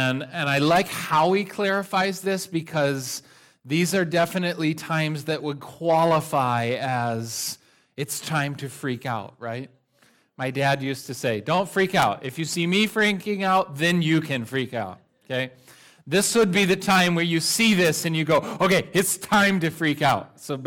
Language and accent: English; North Carolina, United States; I grew up on the Nantahala River in the mountains of North Carolina